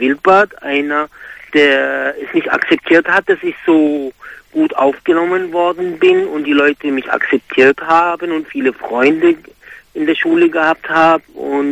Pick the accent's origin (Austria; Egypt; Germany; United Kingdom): Egypt; ich bin selber, also ich bin Ägypter